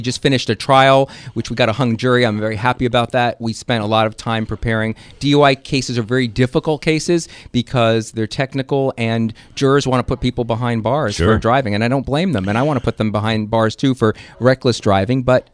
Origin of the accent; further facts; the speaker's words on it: Brooklyn, New York, United States; Yeah, Italians from the East Coast